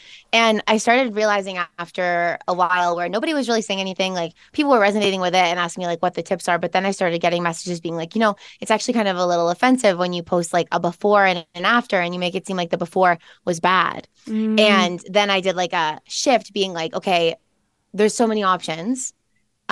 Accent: Canada; I'm Canadian

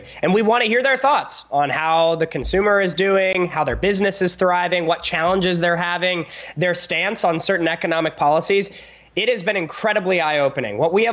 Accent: United States; I'm an American. I should be proud to have my business and my holdings and my income established in this great country.

